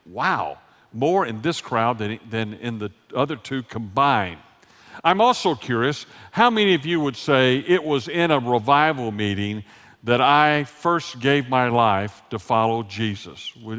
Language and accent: English; Texas, United States; I happen to have been raised in the South, as you can tell every once in a while by my accent. You see, you can take the boy out of Texas, but you can't ever take the Texas out of the boy.